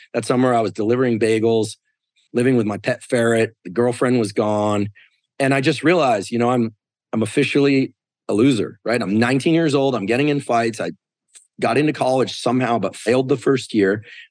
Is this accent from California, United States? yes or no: yes; Stanford, California, United States; born there; I was born in Stanford Hospital. So I'll probably die at Stanford, but hopefully a long time from now.